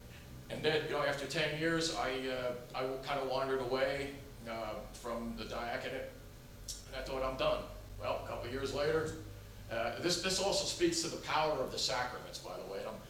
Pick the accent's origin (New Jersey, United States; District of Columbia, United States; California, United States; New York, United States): New Jersey, United States; I speak loud. I'm from New Jersey.